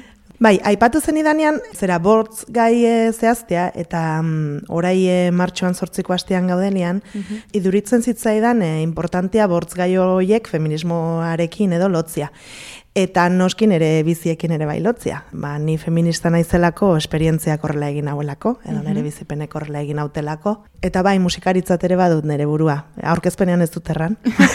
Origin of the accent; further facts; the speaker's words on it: Baztan, Navarre, Spain; also born or lived in Hondarribia; now in Bera, Spain; Hondarribi tarra sortzez, baina baztandarra izatez, erranen dut, eta orai beran bizi naiz.